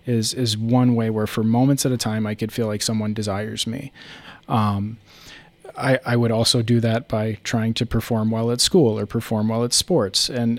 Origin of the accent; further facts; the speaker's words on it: Dallas, Texas, United States; I grew up in Dallas. Well, I was born in Dallas, So all of their sports teams I kept. I lost the accent.